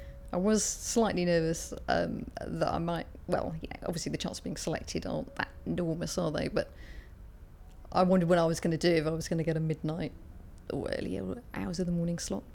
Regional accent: Okehampton, South West England, United Kingdom; I'm 43 and I'm from Okehampton in Devon.

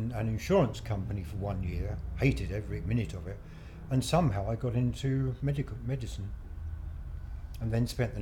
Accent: Brighton, South East England, United Kingdom; also born or lived in Southampton / Nottinghamshire / America / Kent; I'm 63 years old and I come from Brighton in East Sussex.

